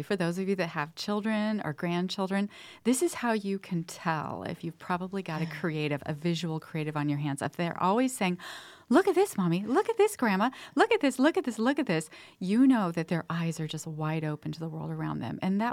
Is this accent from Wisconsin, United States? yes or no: no; Alton, Illinois, United States; And that was in the Midwest. I grew up in Alton, Illinois, across the river from St. Louis.